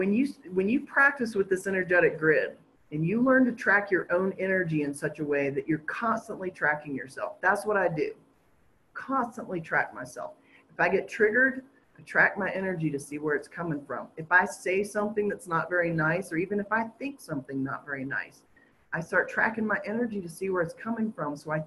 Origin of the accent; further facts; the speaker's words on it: United States; moved away; I come from the States where you got to pick up after yourself.